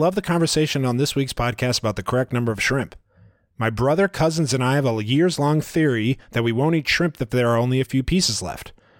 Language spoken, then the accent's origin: English; Maryland, United States; Remember, I'm from Maryland, and shrimp is a big deal here.